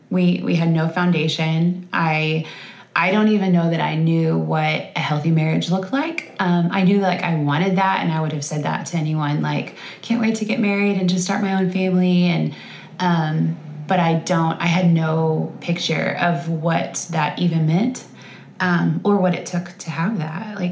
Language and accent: English; LaGrange, United States; But I was born and raised here in LaGrange. I have lived here all my life.